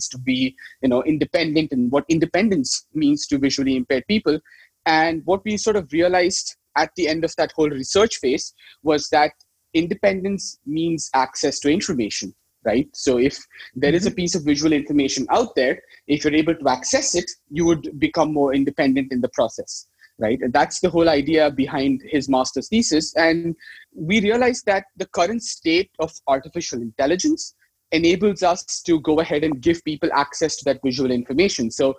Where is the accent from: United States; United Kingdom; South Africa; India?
India; now in Netherlands; I moved from India to the Netherlands